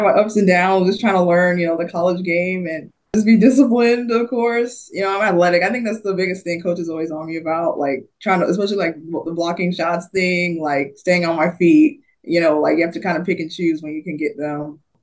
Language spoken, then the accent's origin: English; Jacksonville, Florida, United States; I'm from North Florida, Jacksonville. So I was really excited to play.